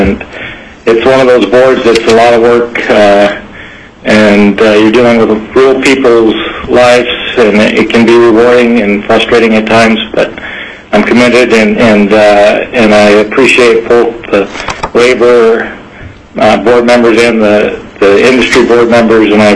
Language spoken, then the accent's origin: English; Fairbanks, Alaska, United States; I'm born and raised in Fairbanks, except for a couple of years that I went to college